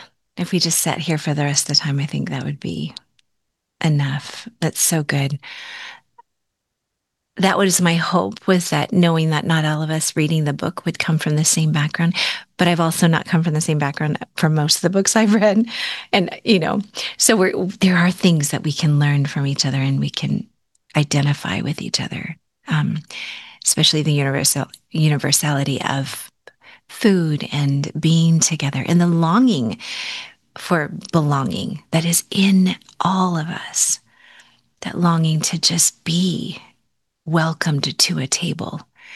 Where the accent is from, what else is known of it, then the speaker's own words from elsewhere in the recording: United States; as a Chinese American growing up in the States